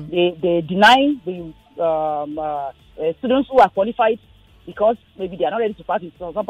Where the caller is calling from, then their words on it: Anthony Village, Lagos, Nigeria; I'm calling from Anthony Village.